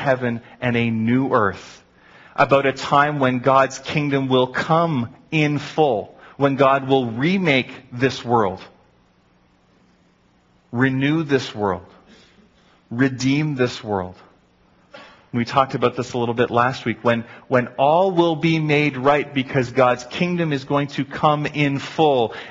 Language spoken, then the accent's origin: English; Canada; I'm a Canadian citizen. That means I'm subject to Canadian law.